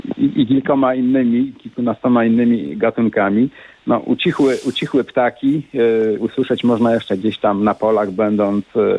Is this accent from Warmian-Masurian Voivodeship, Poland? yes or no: yes; Lipcowo, Warmian-Masurian Voivodeship, Poland; also born or lived in Olsztyn; ja urodziłem się w Olsztynie, ale mieszkałem w pięknej wsi na Warmii, niedaleko Olsztyna. Blisko Barczewa, wśród lasów. Miejscowość się nazywa Lipcowo.